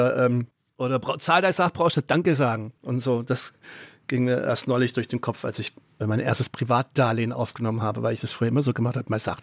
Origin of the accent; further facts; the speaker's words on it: Gerlingen, Baden-Württemberg, Germany; wenn ich dann in meinem Heimatort Gerlingen bin, der 20.000 Einwohner wirklich sehr, sehr klein ist